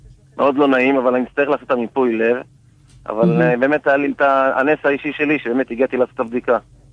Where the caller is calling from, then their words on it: Ashdod, Southern District, Israel; אני חזקן מאשדוד.